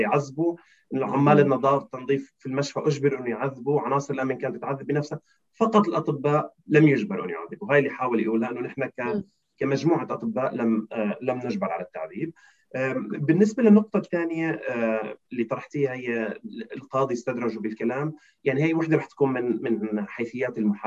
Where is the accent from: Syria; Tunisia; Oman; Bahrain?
Syria; وهون ايضا امر مفيد لنا كسوريين ان ننظر كيف تنظر المحكمه